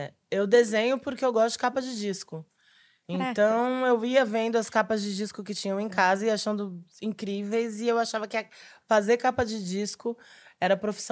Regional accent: São Lourenço, Brazil; Porque a gente cresceu em São Lourenço

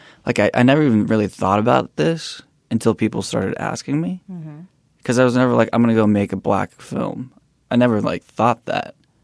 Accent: California, United States; yeah, it's interesting experience. Like the schools, the community I grew up in was like predominantly African American.

